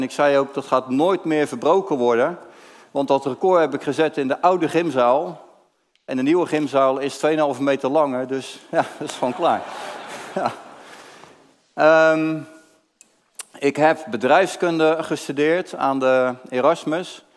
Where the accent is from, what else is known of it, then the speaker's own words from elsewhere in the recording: Barendrecht, South Holland, Netherlands; ik kom uit Barendrecht. Ik ben geboren en getogen hier vlak in de buurt. Ik ben in de reformatorische zeil opgegroeid. Ik ben in de christelijk gereformeerde kerk opgegroeid tot mijn 16e, 17e jaar.